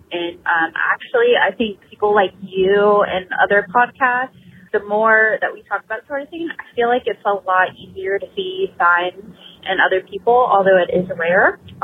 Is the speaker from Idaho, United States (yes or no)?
no; Cincinnati, Ohio, United States; And also, I'm from Cincinnati, Ohio, and I'm actually going to Dayton this weekend.